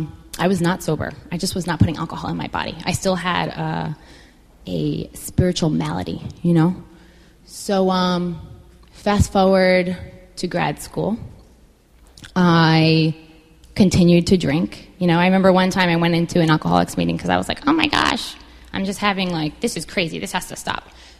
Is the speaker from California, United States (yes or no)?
no; New York, United States; I grew up in Rockland County, a little suburb up north